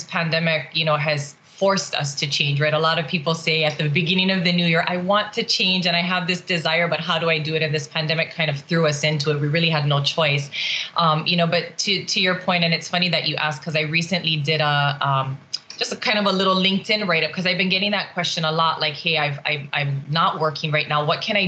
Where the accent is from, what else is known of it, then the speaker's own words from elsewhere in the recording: Hawaii, United States; I am a Big Island girl, born and raised on Hawaii Island, out in Honolulu.